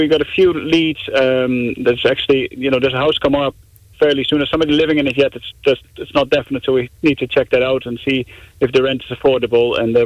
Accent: Netherlands; moved away; when we were looking for a house to live here when we came from Holland, you know, we kind of fell in love with it.

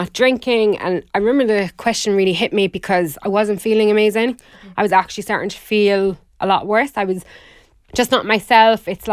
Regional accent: Inch Beach, County Kerry, Ireland; also born or lived in Limerick / Boston; I'm from Inchbeach in County Kerry. So I grew up there. My main background is, I guess, I did design in college. I went to art college in Limerick, where I stayed for a good few years.

